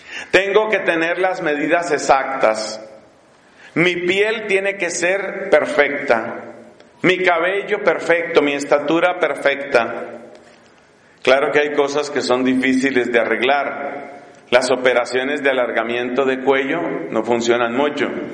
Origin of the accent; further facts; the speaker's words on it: Colombia; Estuvo trabajando en la ciudad de Cali, una ciudad que es famosa en mi país por la belleza de sus mujeres.